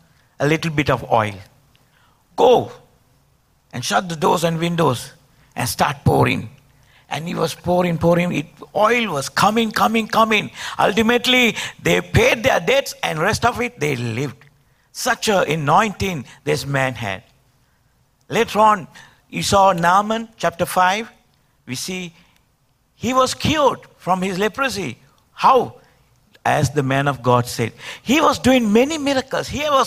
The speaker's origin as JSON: {"language": "English", "country": "Sri Lanka", "said": "I'm from Sri Lanka."}